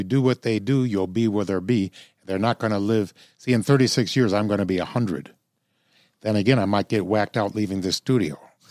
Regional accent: Illinois, United States; I'm from Illinois, so we're the land of Lincoln. We got it on our license plate.

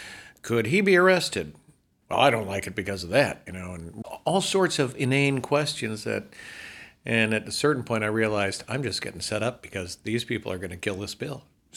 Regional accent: Tennessee, United States; I'm a Republican from East Tennessee. I represent the 1st District.

